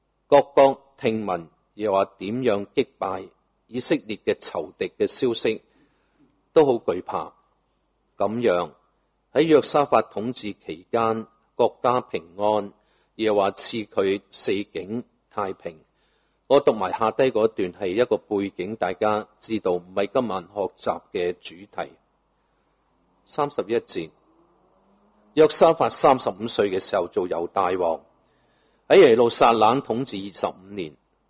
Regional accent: China; 但愿神去带领我们中国人农历新年去到这个来紧的星期六，就是年初一啦。

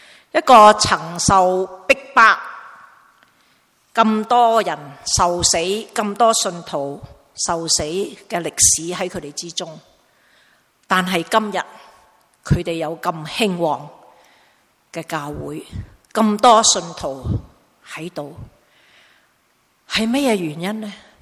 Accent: Hong Kong; 知道我在香港来，他很开心。

